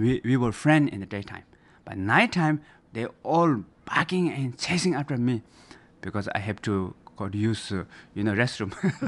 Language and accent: English; Nepal; born there; English is a second language; I was born in Nepal, right in the middle of the Himalaya mountains, very nice environment